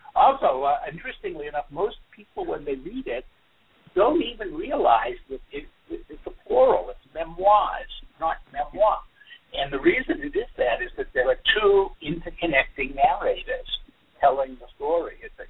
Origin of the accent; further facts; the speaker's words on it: Northeast, United States; accent: Northeastern; moved away from the Northeast. I'm sure you could hear my accent. Very clearly Northeasterner, but moved out here to Arizona.